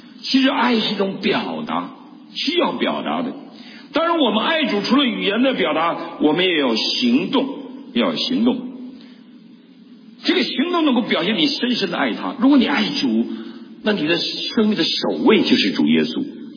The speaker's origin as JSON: {"language": "Chinese", "region": "Northeast China", "country": "China", "said": "尤其我们东北人更应该悔改，爱在心里口难开。"}